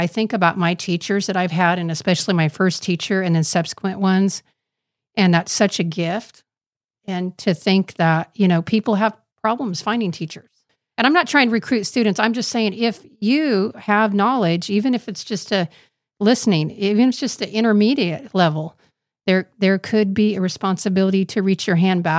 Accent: Kansas, United States; I'm from the Bible Belt because I'm from Kansas, right?

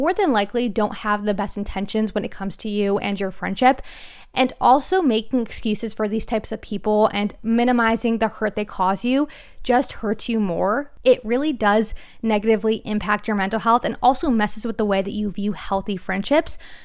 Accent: Connecticut, United States; I'm from Connecticut. I grew up in it. I get it. I love New England.

